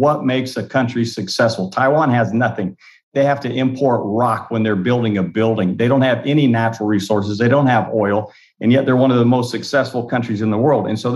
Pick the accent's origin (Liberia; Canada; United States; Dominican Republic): Liberia; I grew up in the Sapo rainforest. So that's where I grew up.